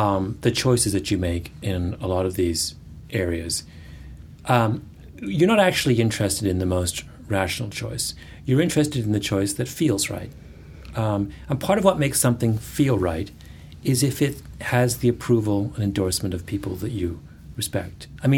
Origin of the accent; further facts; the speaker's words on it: Canada; I'm Canadian and was taught the story of Paul Revere from the English perspective.